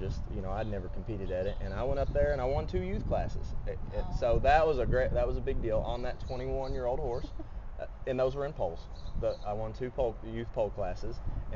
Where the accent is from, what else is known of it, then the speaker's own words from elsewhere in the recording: Kentucky, United States; and then just being in the area I grew up in down in Kentucky, everybody did poles.